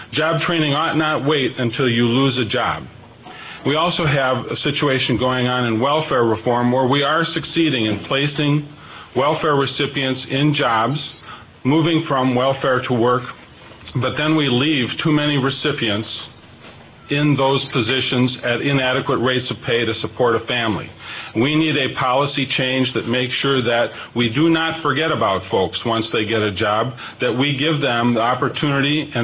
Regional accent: Hopkins, Minnesota, United States; I'm a state senator. I represent Hopkins and St. Louis Park. I grew up just outside Hopkins, and after law school moved back to Minneapolis to St. Louis Park

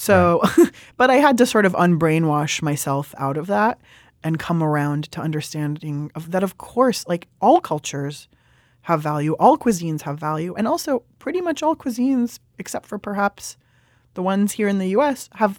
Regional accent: California, United States; I am a Californian. I'm an Iranian. I'm a kid who has always loved to eat. I spent a lot of my time in Italy.

